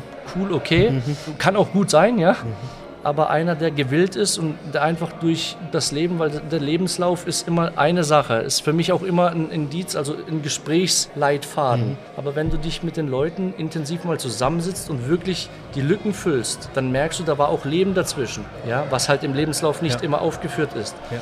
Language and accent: German; Baden-Württemberg, Germany; ich bin hier stark verwurzelt. Ich komme aus der Ortenau, ich liebe die Ortenau